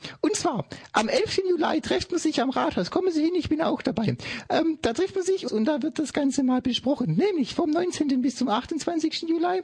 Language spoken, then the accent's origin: German; Stuttgart, Baden-Württemberg, Germany; ich bin auch aus Stuttgart.